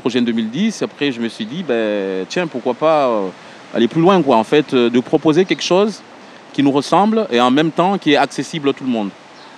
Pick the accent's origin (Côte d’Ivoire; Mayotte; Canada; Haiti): Mayotte; Chiconi; Oui, je viens de Mayotte et puis spécialement de Échiconi.